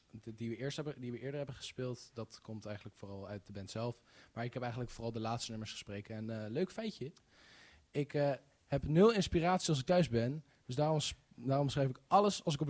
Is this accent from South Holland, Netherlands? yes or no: yes; Gouda, South Holland, Netherlands; Hi, ik kom hier ook uit Gouda, de Kaalstad. Ik ben 18 jaar